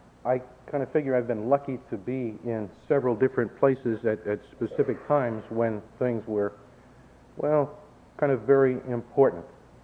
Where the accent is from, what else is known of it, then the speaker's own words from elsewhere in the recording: Minneapolis, Minnesota, United States; also born or lived in Milwaukee; now in St. Louis, United States; I was born in Milwaukee and raised in Minneapolis. I was not aware of what the East was.